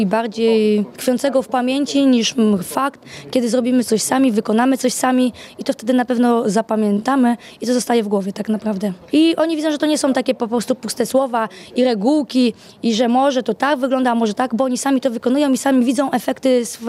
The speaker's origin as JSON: {"language": "Polish", "town": "Toruń", "region": "Kuyavian-Pomeranian Voivodeship", "country": "Poland", "said": "jestem z Torunia"}